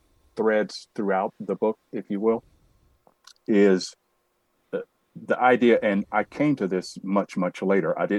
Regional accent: Alabama, United States; I grew up here in Alabama in the Deep South during the period of, you know, a lot of racial strife and unrest, the civil rights movement, and all of that. Went to segregated schools, all of that.

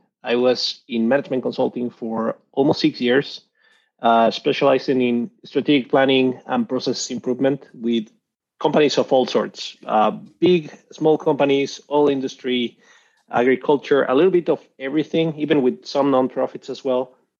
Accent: Mexico City, Mexico; I'm originally from Mexico City. I studied industrial engineering in Mexico City as well

